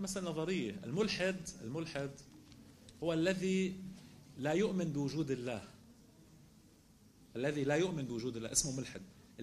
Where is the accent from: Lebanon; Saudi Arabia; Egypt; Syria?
Lebanon; South Governorate; أنا هلأ أنا من الجنوب